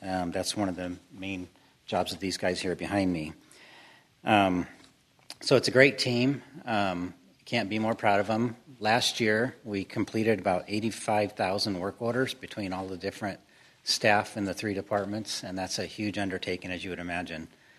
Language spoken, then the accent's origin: English; Illinois, United States; can go all the way to the childhood farm I grew up in Illinois